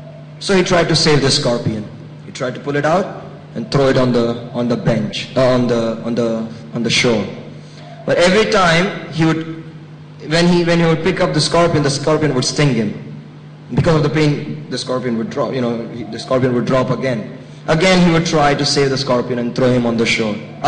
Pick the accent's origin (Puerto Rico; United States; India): India; And they said, oh, we are Indian.